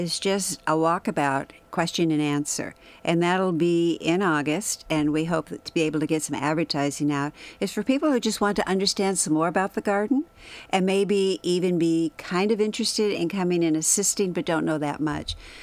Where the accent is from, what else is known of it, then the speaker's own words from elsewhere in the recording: Alaska, United States; So coming here 15 years ago, I had not really understood preservation because I'm from Alaska.